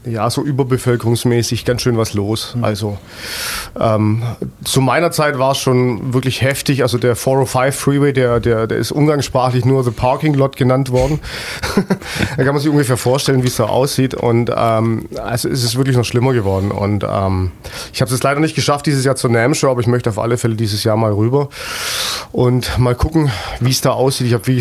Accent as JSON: {"language": "German", "town": "Ulm", "region": "Baden-Württemberg", "country": "Germany", "tie": "born or raised there", "said": "aufgewachsen in Ulm"}